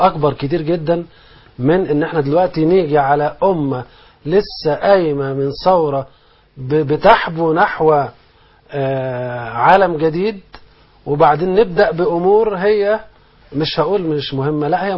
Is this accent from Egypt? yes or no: yes; Egypt